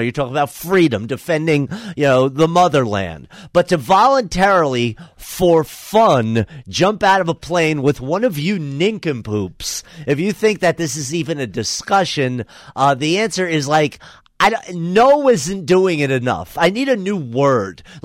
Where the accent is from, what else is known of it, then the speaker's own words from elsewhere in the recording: New Jersey, United States; figure I'm a little nuts, I'm from Jersey